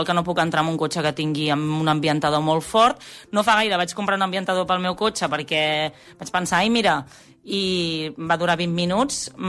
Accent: Vilafranca del Penedès, Catalonia, Spain; tinc 34 anys, sóc de Vilafranca del Penedès i fa 7 anys que treballo exclusivament

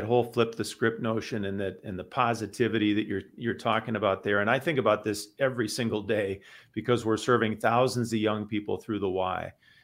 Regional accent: Minneapolis, Minnesota, United States; your hometown of Minneapolis, my hometown of Minneapolis, we've been through it.

